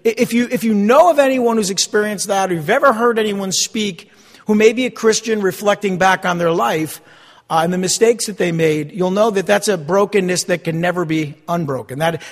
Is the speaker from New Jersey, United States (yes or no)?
yes; East Rutherford, New Jersey, United States; also born or lived in Passaic; Not just because I was born in the city of Passaic, but because my hometown is East Rutherford right across the river.